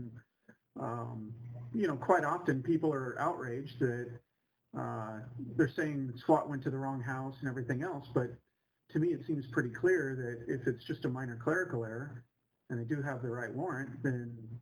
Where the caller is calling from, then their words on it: California, United States; basically I'm calling from California and just kind of checking out this story.